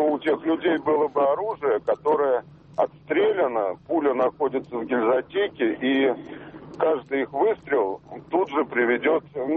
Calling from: Moscow Oblast, Russia; я из Московской области.

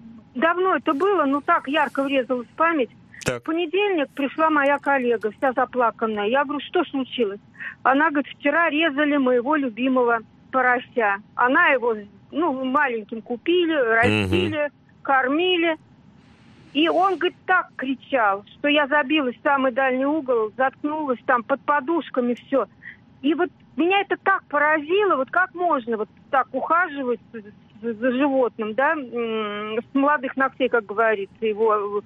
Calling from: Moscow Oblast, Russia; я вас беспокою из Подмосковья.

